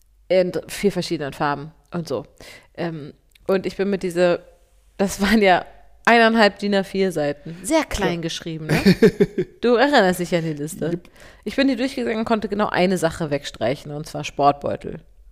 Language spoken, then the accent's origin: German; Hamburg, Germany; also born or lived in Berlin; Ich bin in Hamburg und in Berlin aufgewachsen.